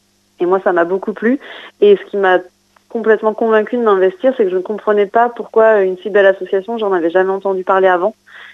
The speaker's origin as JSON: {"language": "French", "region": "Normandy", "country": "France", "said": "Alors moi je suis normande"}